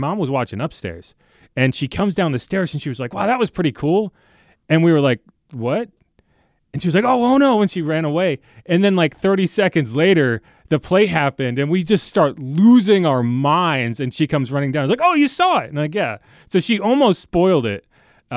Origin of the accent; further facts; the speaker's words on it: Connecticut, United States; So I grew up in Connecticut. I was a big Giants fan, and the David Tyree helmet catch.